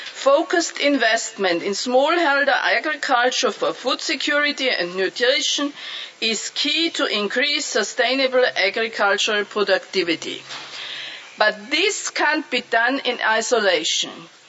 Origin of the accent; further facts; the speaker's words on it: Austria; I am from Austria, not from Australia. We are a very small country